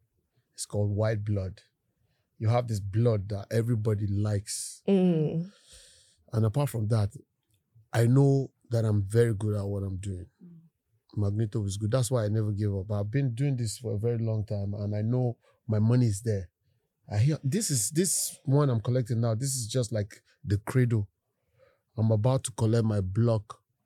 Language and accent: English; Abuja, Federal Capital Territory, Nigeria; now in Lagos, Nigeria; I was born in Abuja. I grew up in Abuja. I schooled in University of Jos, and after my university, I stayed in Abuja for a year or two. Then I moved to Lagos